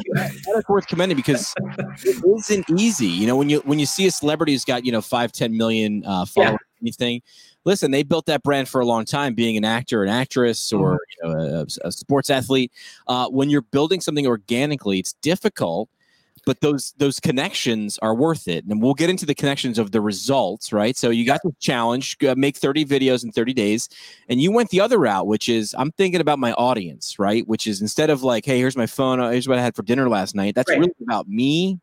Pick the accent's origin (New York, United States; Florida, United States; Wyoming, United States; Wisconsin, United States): New York, United States; I'm staying here in my home state of New York.